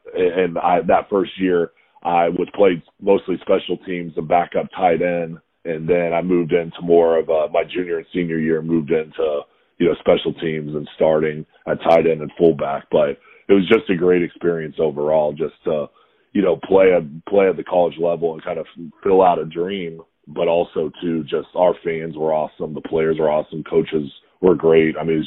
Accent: Raleigh, North Carolina, United States; I'm from Raleigh, you know, so I have all my family there.

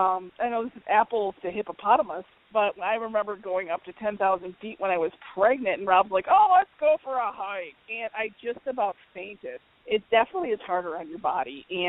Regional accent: Green Bay, Wisconsin, United States; I think growing up in Green Bay, this is why I think I really value

